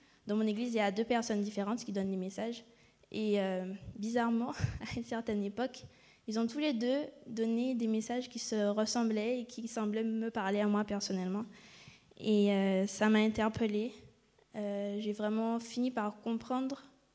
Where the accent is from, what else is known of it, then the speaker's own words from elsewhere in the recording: Guadeloupe; now in Toulouse, France; Je viens de Guadeloupe. Je suis née dans une famille chrétienne de 4 enfants. Je suis la dernière.